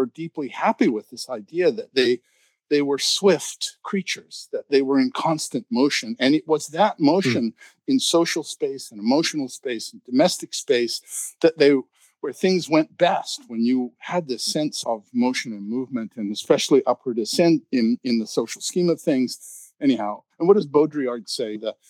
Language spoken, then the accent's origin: English; Canada; You think, gee, as a Canadian, I know